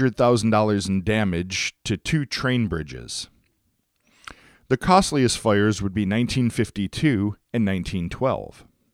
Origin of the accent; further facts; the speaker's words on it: Cleveland, Ohio, United States; from Cleveland. Being from Cleveland, there's one question more than any other that I have been asked.